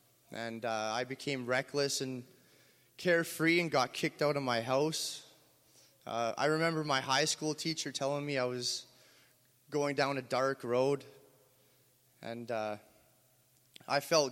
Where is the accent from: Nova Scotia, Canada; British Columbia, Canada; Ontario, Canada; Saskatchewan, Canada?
Ontario, Canada; Thunder Bay; I was raised in Thunder Bay, and I had a Christian mom